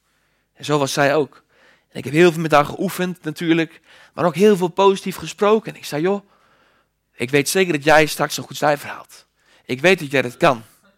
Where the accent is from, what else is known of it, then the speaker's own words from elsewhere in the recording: Eendijk, Netherlands; In de plek waar ik vandaan kom, Eendijk, en mijn vrouw moet er altijd een beetje om lachen, want die denkt dat ik uit een middeleeuws dorp kom, maar dat is niet zo.